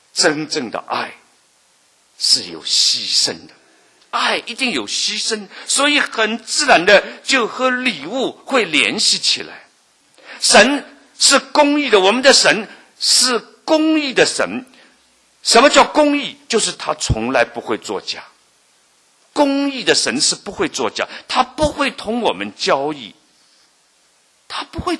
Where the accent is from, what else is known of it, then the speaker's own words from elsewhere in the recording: China; 我们中国是礼义之邦嘛，我们中国人